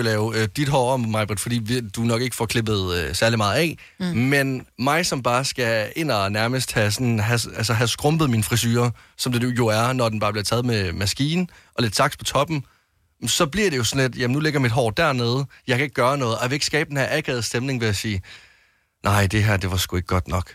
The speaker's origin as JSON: {"language": "Danish", "region": "West Jutland", "country": "Denmark", "said": "Jeg er fra Vestjylland."}